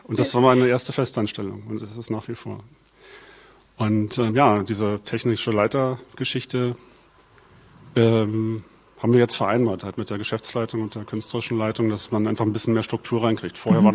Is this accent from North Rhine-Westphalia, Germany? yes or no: no; Berlin, Germany; Also ich bin gebürtiger Berliner, Westberliner. Damals gab es da die Mauer noch. bin in Zehlendorf groß geworden. Genauer gesagt in Dahlem war mein Elternhaus.